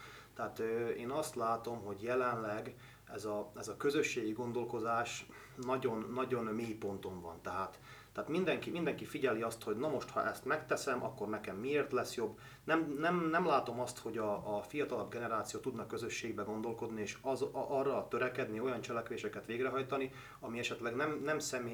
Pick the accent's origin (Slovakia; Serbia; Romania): Slovakia; Southern Slovakia; mert hát felvidéki magyarként Szlovákiában én azt hiszem, hogy én azt tartom legfontosabbnak, hogy mi itt megmaradjunk és gyarapodjunk